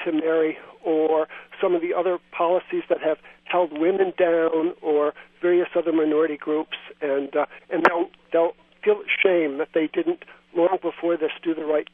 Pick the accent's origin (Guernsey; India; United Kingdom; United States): United States; I'm an American, and it was great to go ahead and get married.